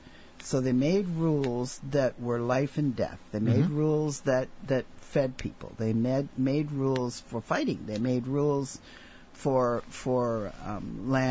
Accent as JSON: {"language": "English", "town": "Kaneohe", "region": "Hawaii", "country": "United States", "tie": "born or raised there", "said": "I grew up in Kaneohe, that, you know, there's lots of traditional practices going on there of several cultures"}